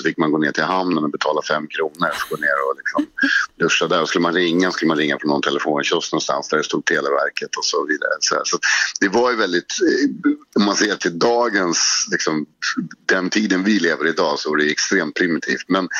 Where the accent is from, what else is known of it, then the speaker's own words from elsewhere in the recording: Stockholm, Stockholm County, Sweden; Men jag är ju väldigt starkt Stockholmsförknippad också. Jag älskar liksom den platsen jag är uppväxt på i Stockholm och sådär, och liksom flera generationer tillbaka.